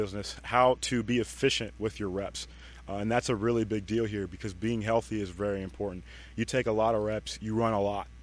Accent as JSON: {"language": "English", "region": "the South", "country": "United States", "lives_now": "Kansas City, United States", "said": "I'm from the South, so we have hot days like this. It's just a little bit different being in Kansas City."}